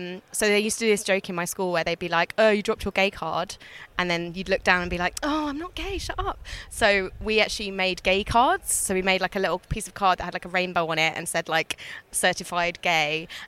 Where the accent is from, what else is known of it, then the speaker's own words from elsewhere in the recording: Brighton, South East England, United Kingdom; I am from Brighton. I was brought up in Brighton.